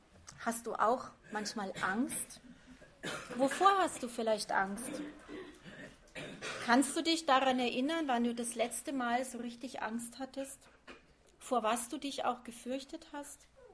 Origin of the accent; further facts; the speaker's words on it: Penzberg, Bavaria, Germany; Ich komme aus Penzberg